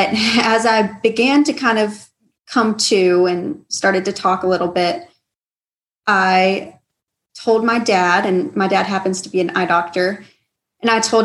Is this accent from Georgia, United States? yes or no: yes; Georgia, United States; I am from the West Georgia area